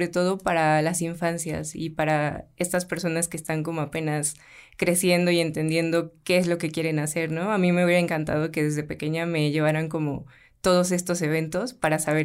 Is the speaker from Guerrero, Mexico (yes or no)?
yes; Guerrero, Mexico; now in Xochitepec, Mexico; Sí, pero yo vivo a la altura de Xochitepec. Yo en realidad soy de Guerrero.